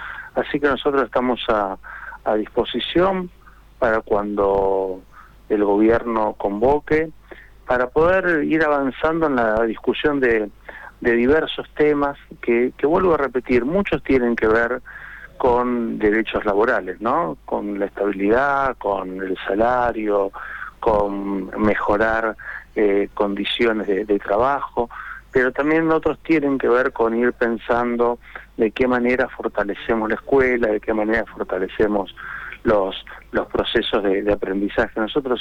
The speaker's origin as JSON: {"language": "Spanish", "region": "Santa Fe", "country": "Argentina", "said": "los que somos santafesinos"}